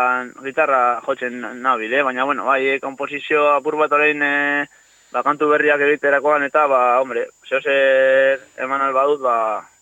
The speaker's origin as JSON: {"language": "Basque", "town": "Orduña", "region": "Basque Country", "country": "Spain", "said": "ni Urduñakoa naiz, alboko herri batekoa"}